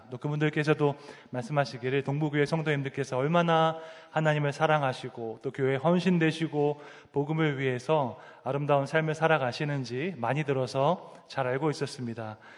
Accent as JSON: {"language": "Korean", "region": "Seoul", "country": "South Korea", "tie": "born or raised there", "said": "저는 서울에서 태어나서 자랐습니다. 저희 아버지께서 부산 출신이시고 대학교 때 서울로 오셔서 어머니를 만나셨습니다. 그러니까 아버지께서 부산 분이니까 저도 절반은 경상도에 피가 흐르고 있습니다."}